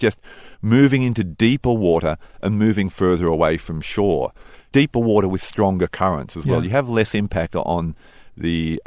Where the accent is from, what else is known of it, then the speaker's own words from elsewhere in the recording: Australia; I'm an Aussie, and Aussies figure that all seafood tastes great.